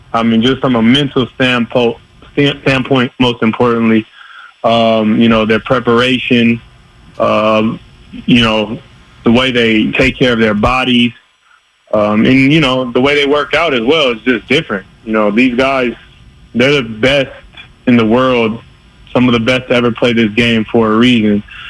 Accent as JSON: {"language": "English", "town": "Oakland", "region": "California", "country": "United States", "said": "I mean, I'm a Warriors fan, man. I'm from Oakland."}